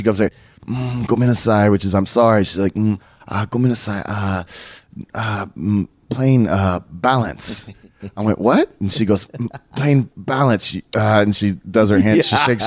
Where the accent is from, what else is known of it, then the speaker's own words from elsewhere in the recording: Dallas, Texas, United States; You know, it benefited me because it was basically my hometown.